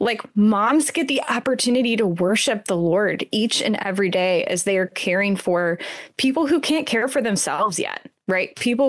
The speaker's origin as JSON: {"language": "English", "town": "Gladstone", "region": "Missouri", "country": "United States", "tie": "born or raised there", "lives_now": "Iowa, United States", "said": "I grew up in Gladstone."}